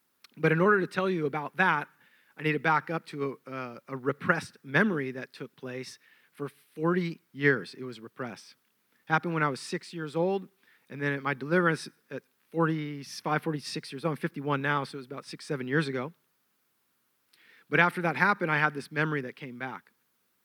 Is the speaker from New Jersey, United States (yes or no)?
no; Encinitas, California, United States; I look like a normal kid, you know, blonde hair, blue-eyed kid, growing up in Encinitas.